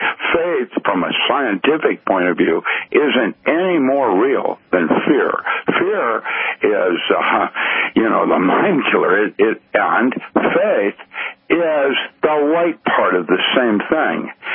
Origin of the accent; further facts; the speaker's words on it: British Columbia, Canada; I grew up in the Okanagans and used to go to your stampedes and things.